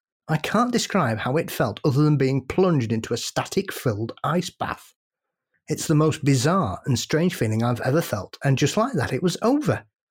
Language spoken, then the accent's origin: English; North West England, United Kingdom; Living in the UK and Paul being a Yorkshireman, I'm from the other side, Red Rose County